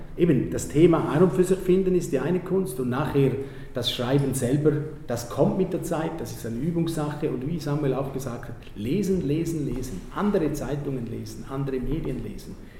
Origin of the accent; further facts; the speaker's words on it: St. Gallen, Switzerland; Da dachte ich natürlich als St. Galler, klar, das muss ja St. Gallen sein